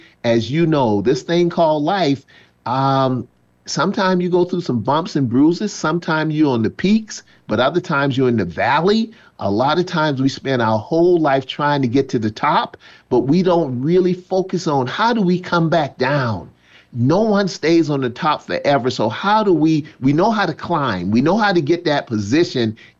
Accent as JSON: {"language": "English", "region": "South Carolina", "country": "United States", "tie": "born or raised there", "said": "You know, I grew up in South Carolina in the early 60s. So the dirt roads of South Carolina and the grandma's porches."}